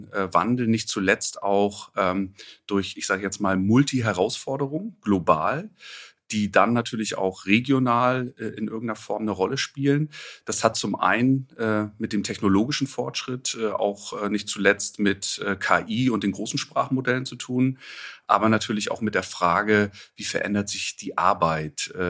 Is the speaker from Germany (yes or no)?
yes; Waren an der Müritz, Mecklenburg-Vorpommern, Germany; Ich bin in Waren an der Müritz aufgewachsen und als Lehrerkind